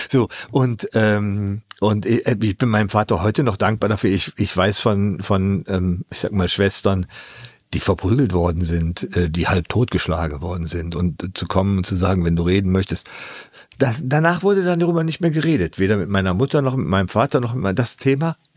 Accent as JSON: {"language": "German", "town": "Ratingen", "region": "North Rhine-Westphalia", "country": "Germany", "tie": "born or raised there", "said": "fährt man von Düsseldorf aus, das ist die Nähe meiner Heimatstadt Ratingen"}